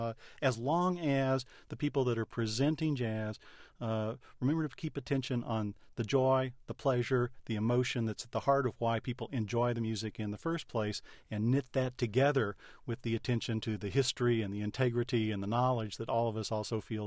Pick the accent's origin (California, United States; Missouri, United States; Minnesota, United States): Missouri, United States; St. Louis; I think the isolated programs that I grew up with in St. Louis, the guy on Saturday night doing the jazz show